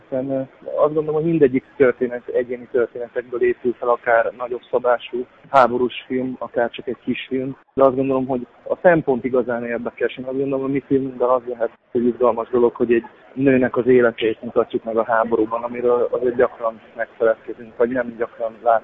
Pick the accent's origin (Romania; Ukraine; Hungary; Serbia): Serbia; Senta, Vojvodina; born there; én Szerbiában születtem, Zentán